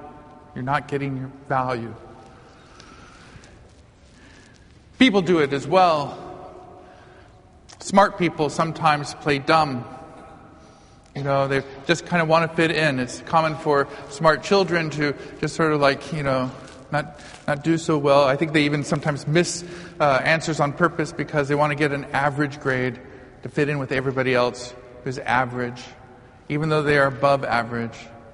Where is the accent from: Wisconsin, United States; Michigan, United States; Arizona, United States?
Arizona, United States; And I experienced something that I had never experienced before growing up in Arizona, in my family way of life.